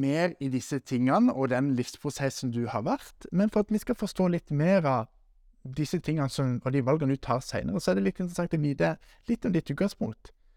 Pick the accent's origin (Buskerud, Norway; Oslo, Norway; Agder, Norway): Agder, Norway; Jeg kommer fra Sørlandet, vet du.